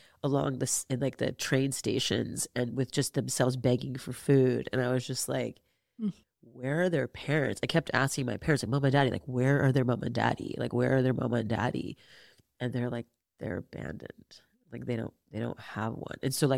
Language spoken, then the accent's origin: English; Montreal, Quebec, Canada; it's like we've been brought up, you know, half Indian, half Japanese, growing up in French Montreal, to like question everything